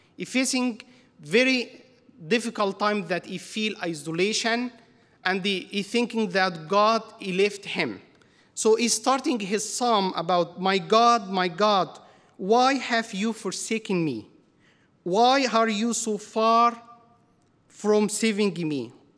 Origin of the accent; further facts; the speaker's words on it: Egypt; English is a second language; You know, I came from Middle East. I came from Egypt. I know, we have a lot of sheep in Egypt.